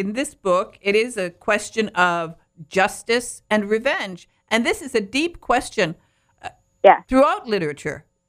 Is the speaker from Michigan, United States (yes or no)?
yes; Detroit, Michigan, United States; Because I understand your husband comes from Detroit, and I come from Detroit.